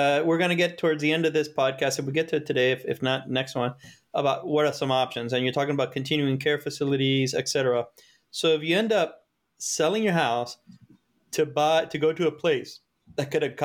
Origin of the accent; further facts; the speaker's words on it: Miami, Florida, United States; I'm from Miami, so a lot of the houses were one-story homes.